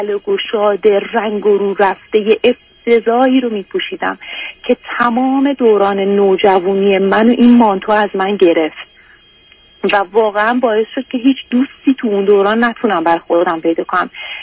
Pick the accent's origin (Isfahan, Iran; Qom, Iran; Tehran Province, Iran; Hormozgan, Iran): Tehran Province, Iran; Tehran; من تو جنوب شهر تهران دنیا اومدم و بزرگ شدم.